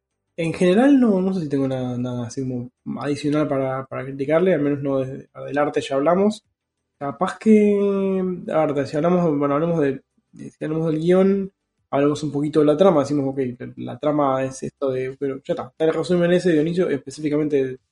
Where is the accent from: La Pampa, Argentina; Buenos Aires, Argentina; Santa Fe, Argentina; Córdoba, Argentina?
Buenos Aires, Argentina; Y te lo dijo yo que soy porteño